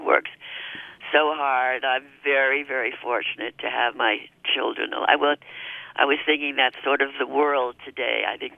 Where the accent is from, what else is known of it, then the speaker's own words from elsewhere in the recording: Queens, New York, United States; also born or lived in Albany; No, I grew up